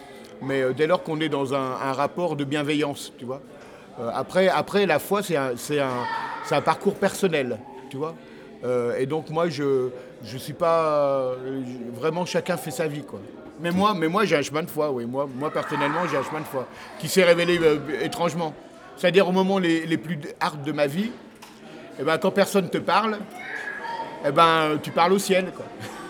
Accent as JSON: {"language": "French", "town": "Lyon", "region": "Auvergne-Rhône-Alpes", "country": "France", "said": "Moi, je viens de Lyon."}